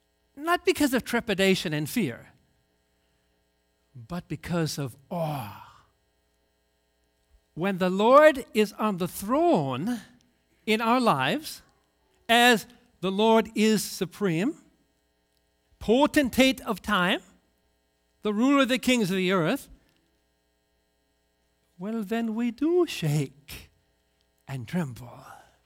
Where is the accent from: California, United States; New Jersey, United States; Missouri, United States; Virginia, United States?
Missouri, United States; The show me state. I'm from Missouri. Skeptical people.